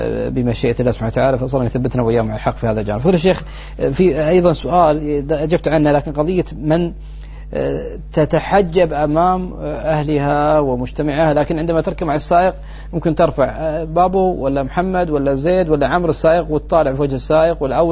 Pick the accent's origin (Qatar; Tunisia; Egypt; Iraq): Qatar; في الصيدلة في الطب عندنا في قطر وفي الخليج وفي الوطن العربي